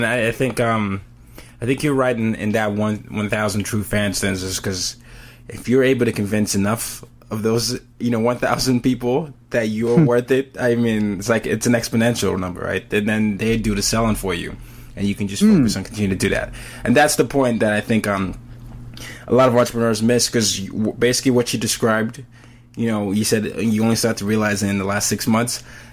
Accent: Nigeria; now in New York, United States; I'm a Nigerian living in New York, and you're in Australia, right?

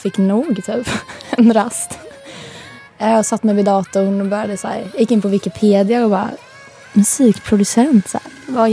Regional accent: Vimmerby, Kalmar County, Sweden; Jag är uppvuxen i Vimmerby. Jag gick gymnasiet där och sen efter gymnasiet så flyttade jag till Österrike.

